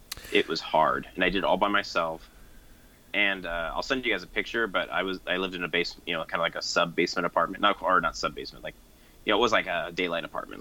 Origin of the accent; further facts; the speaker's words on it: Northwest, United States; I've had a lot of … records because I'm from the Northwest. And it's just one of those bands you own out here.